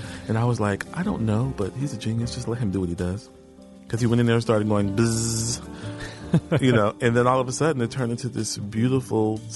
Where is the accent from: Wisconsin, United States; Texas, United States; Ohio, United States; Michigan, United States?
Texas, United States; Houston; We both got – Bilal's from Philly. I'm from Houston. We both got full scholarships to the New School in Manhattan.